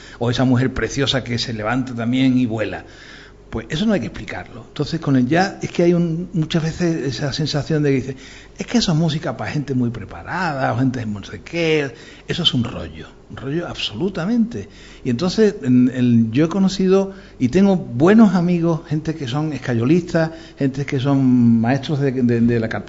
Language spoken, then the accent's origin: Spanish; Andalusia, Spain; Yo no soy marciano, y soy andaluz